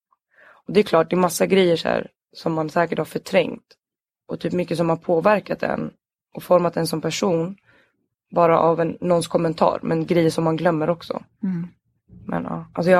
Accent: Sweden; born there; alla som inte såg svenskar ut gick i svenska 2 i vår skola, även fast vi var födda i Sverige.

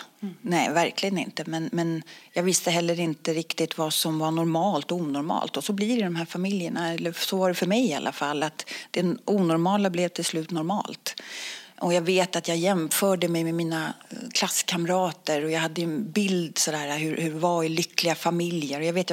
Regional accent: Stockholm, Stockholm County, Sweden; now in Katrineholm, Sweden; Ja, jag är ursprungligen från Stockholm. Mm-hmm. Sen var det kärleken som tog mig till Katrineholm.

